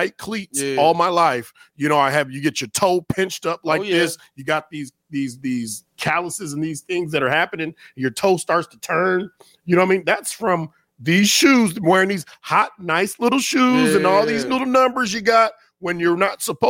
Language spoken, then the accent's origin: English; California, United States; I'm from California, man.